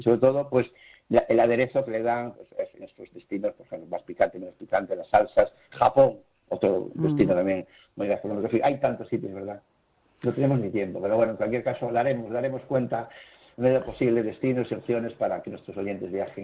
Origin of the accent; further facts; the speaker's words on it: Galicia, Spain; yo como buen gallego, dice, ¿con qué destino te quedarías? No, pues me quedaría con Galicia.